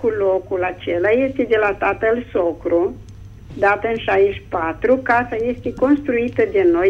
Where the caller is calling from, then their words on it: Iași, Iași County, Romania; din Iași.